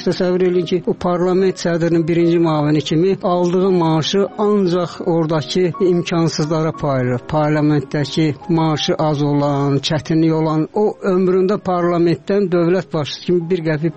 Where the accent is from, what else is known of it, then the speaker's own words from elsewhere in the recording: Georgia; Mən özüm Gürcüstanda böyümüşəm. Ömrümün bir hissəsi Tbilisidə keçir.